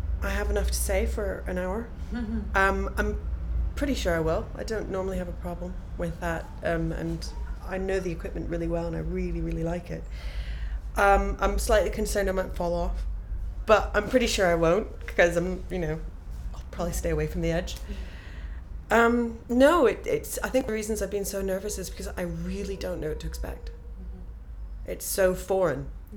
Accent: Montreal, Quebec, Canada; Well, I'm Canadian. I'm from Montreal. I'm of a very small community of English-speaking Quebecers. My mum is of Scottish background.

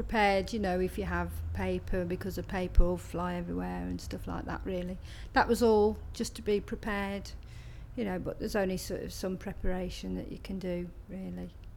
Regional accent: Wolverhampton, West Midlands, United Kingdom; now in Llandudno Junction, United Kingdom; I'm 48, from Llandudno Junction in North Wales, but I'm originally from Wolverhampton.

